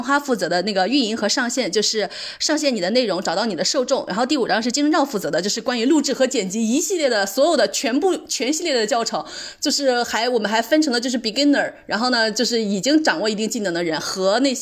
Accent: China; 但是我们作为中国人就是没有这种优势

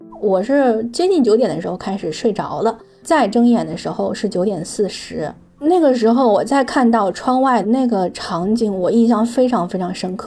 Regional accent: Shandong, China; 我回到了我的家乡，我看到是我童年很常看到的那种景象，是到了冬天一定会有大雾，是那种冬天光枯的稻田，北方农村才有的那种屋顶。

